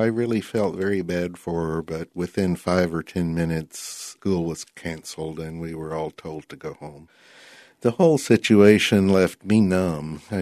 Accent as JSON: {"language": "English", "region": "Texas", "country": "United States", "tie": "born or raised there", "said": "I grew up in Texas."}